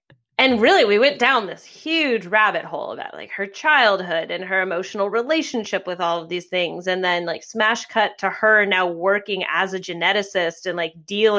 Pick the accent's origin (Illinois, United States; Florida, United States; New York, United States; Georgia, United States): New York, United States; New York City; none of which were in my hometown of New York City.